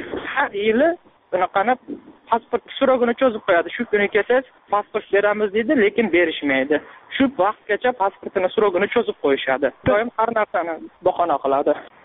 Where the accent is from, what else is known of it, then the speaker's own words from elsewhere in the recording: Kyrgyzstan; now in Tashkent, Uzbekistan; 91 yil biz ko'chib kelganmiz, Qirg'izistondan Toshkentga ko'chib kelganmiz. 91 yil uchotga qo'yganmiz. Uyimiz, joyimiz Toshkentda.